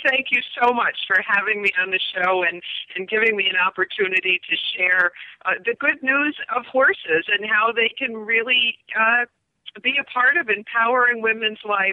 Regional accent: Brunswick, New York, United States; I grew up in Troy, New York, in the town of Brunswick, a nice country farm, family farm for many years.

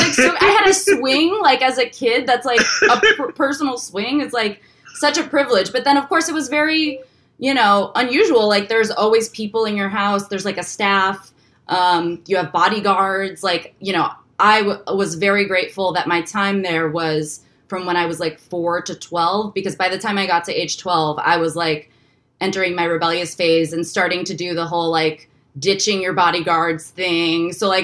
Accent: New York, United States; New Yorkers, like, growing up in New York makes you so independent, so young.

